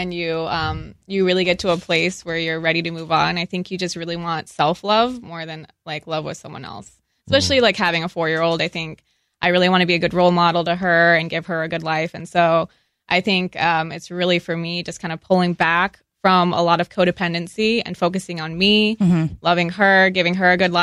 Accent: Arizona, United States; also born or lived in Oceanside; I'm born and raised in Arizona. I moved out here in Oceanside, actually, for about 5 years. Really enjoyed that. Lived on base over there. And then I moved back to Arizona when he got out.

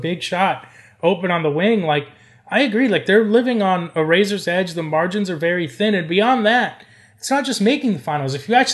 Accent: Florida, United States; I just, you know, as you guys know, I'm from South Florida.

